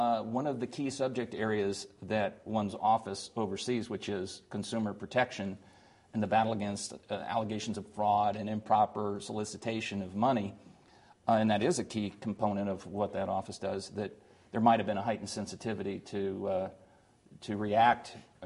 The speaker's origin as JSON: {"language": "English", "region": "Indiana", "country": "United States", "tie": "born or raised there", "said": "because I was born here in Marion County a number of years ago"}